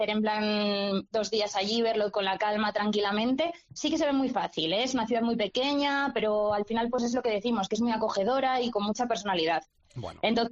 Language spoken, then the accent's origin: Spanish; Asturias, Spain; yo soy una enamorada del norte, soy de por allí, bueno, soy más de Asturias, pero cerquita.